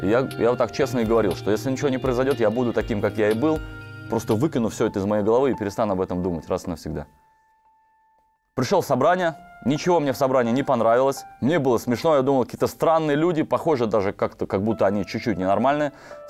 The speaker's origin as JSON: {"language": "Russian", "region": "Moscow", "country": "Russia", "tie": "born or raised there", "said": "Я родился в Москве, жил в Москве, был обыкновенным таким парнем московским."}